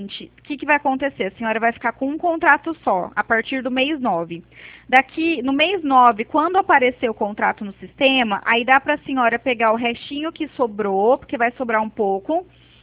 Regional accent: Presidente Prudente, São Paulo, Brazil; Eu sou de Presidente Prudente

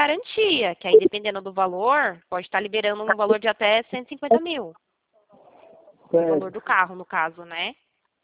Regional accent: São Roque, São Paulo, Brazil; a gente é aqui de São Roque.

